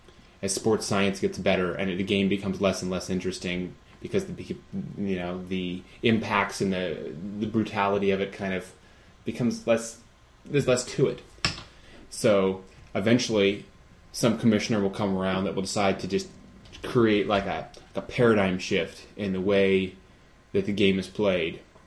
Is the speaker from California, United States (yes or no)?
yes; Fieldbrook, California, United States; Well, I was a rural boy. I grew up in Fieldbrook, California, which is sort of a non-existent, non-city community, if you will